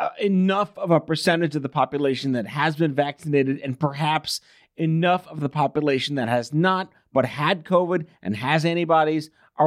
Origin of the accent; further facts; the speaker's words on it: New York, United States; I may take an unpopular opinion as a New Yorker, but I'm going to side with Florida.